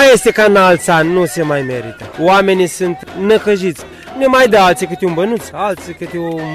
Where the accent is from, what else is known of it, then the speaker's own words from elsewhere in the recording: Târgu Neamț, Neamț County, Romania; Suntem o formație compusă din 7 persoane și suntem de la Târgu Neamț, din nordul Moldovei.